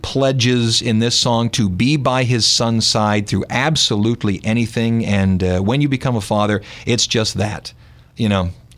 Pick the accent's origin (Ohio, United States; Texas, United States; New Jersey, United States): Ohio, United States; Cleveland; When I was growing up in Cleveland, I smarted off to an old woman down the street.